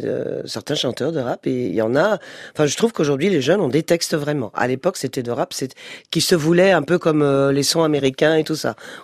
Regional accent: Kinshasa, DR Congo; born there; Je suis née au Congo, Kinshasa, donc j'avais une nounou africaine

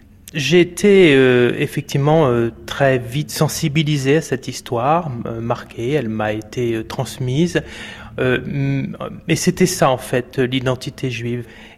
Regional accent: Vitry-sur-Seine, Île-de-France, France; j'ai grandi à Vitry-sur-Seine. Mes parents tenaient une boutique de matériel d'électroménager à côté de la gare. C'est vrai que c'était une famille d'immigrés, de gens très modestes

